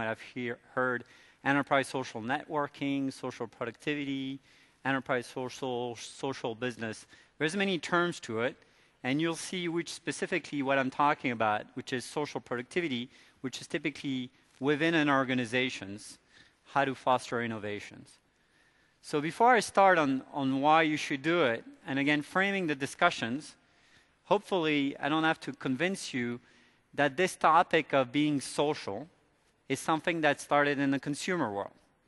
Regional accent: France; accent: American; I should have mentioned that I am from Europe, even though I've got a thick American accent. I was born and raised in France.

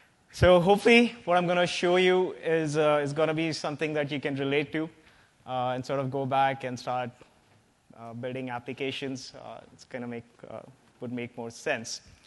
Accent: India; now in United States; I am originally from India, so my accent might seem a bit weird.

